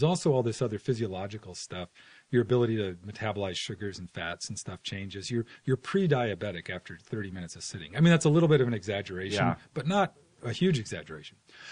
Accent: Midwest, United States; also born or lived in Virginia; And I was raised in the Midwest and Virginia, kind of the East Coast and the Midwest.

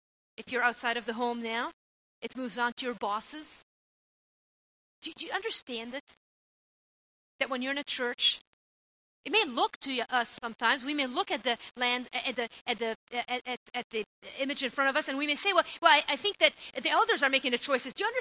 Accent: Lebanon; coming from the Middle East. See, we have a parliament where I grew up in Lebanon

